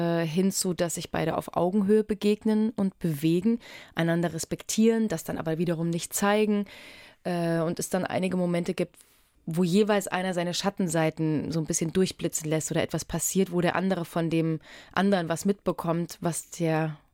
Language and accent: German; Erfurt, Thuringia, Germany; Und ich komme ja nun aus Erfurt, auch mit vielen Fachwerkhäusern, mein Mann aus Konstanz und ich bin das gewohnt, diese Umgebung.